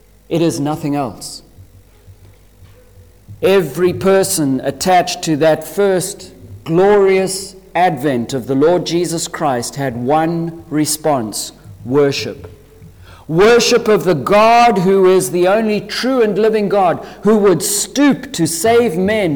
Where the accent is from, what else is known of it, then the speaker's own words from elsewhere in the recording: Zimbabwe; When I was growing up in Zimbabwe